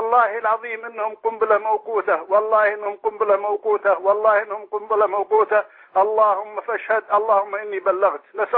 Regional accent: Saudi Arabia

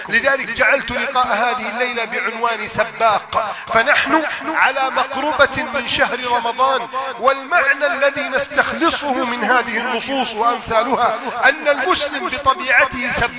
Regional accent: Egypt; بلدنا مصر

